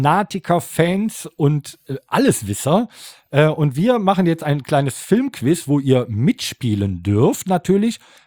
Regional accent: Rhineland, Germany; Ich bin Rheinländer.

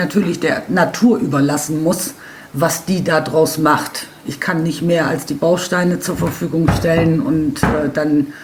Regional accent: Bremerhaven, Bremen, Germany; born there; Ich bin in Bremerhaven geboren. Das ist jetzt fast 60 Jahre her.

